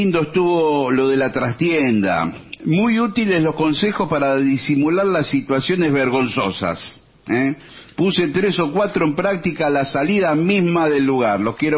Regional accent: Uruguay; Bueno, hola, soy uruguaya

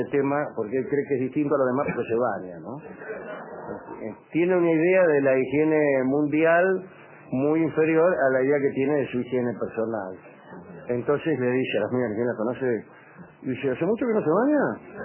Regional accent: Argentina; podemos decir lo que pensamos como mujeres argentinas.

